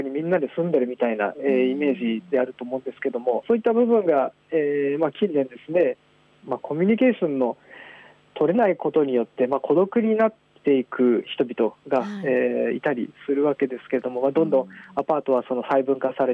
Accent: Joetsu, Niigata, Japan; 私自身町屋で生まれ育った、人間でもありまして、

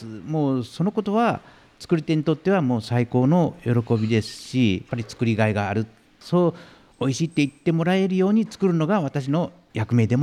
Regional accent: Kumamoto, Japan; 私は最初にねの話にありましたように熊本の出身なんで、熊本っていうのは麦味噌なんですね

